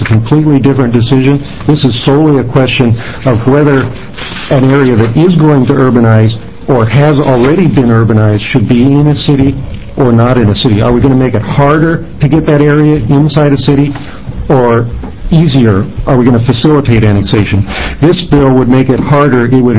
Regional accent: Eugene, Oregon, United States; And I grew up in Eugene. I know the River Road area and the Bethel area very well

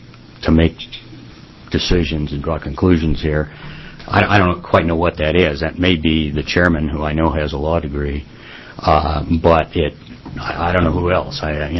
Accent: California, United States; I'm a Californian who's about to transfer property as part of an exchange

